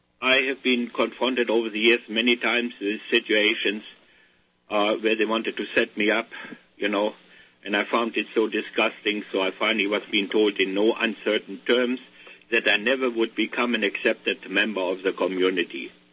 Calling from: New Brunswick, Canada; I'm calling here from the East Coast, from New Brunswick.

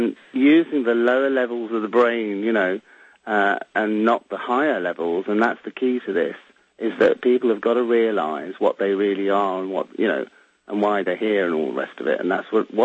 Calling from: South West England, United Kingdom; I'm calling from Devon in England

